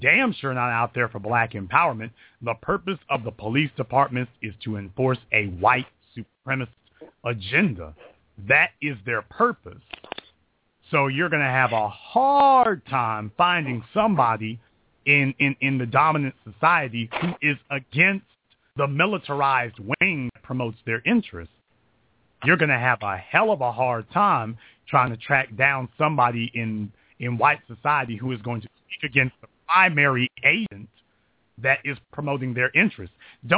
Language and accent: English; Louisiana, United States; because I'm from Louisiana and I did it a year ago.